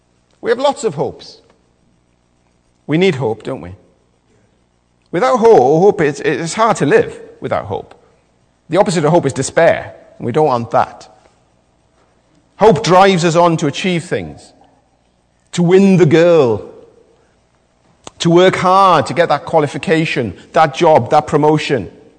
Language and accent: English; Wales, United Kingdom; I'm Welsh, so I'm not going to worry.